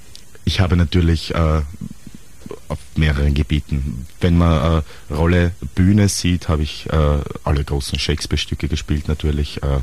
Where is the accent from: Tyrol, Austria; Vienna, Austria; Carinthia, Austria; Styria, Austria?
Vienna, Austria; Ich selbst bin Wiener, war immer Wiener, bin begeisterter Wiener, bin sicher ein bisschen ranzert, wie man so sagt, wie die Wiener sind.